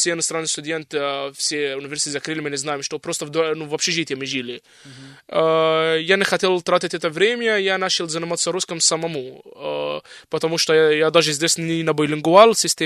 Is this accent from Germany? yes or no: no; Cairo, Cairo Governorate, Egypt; Russian is a second language; now in Tomsk, Russia; я студент Сибирского медицинского университета, почти 18 месяцев здесь, в Томске, и я из Египта, из Каир родом.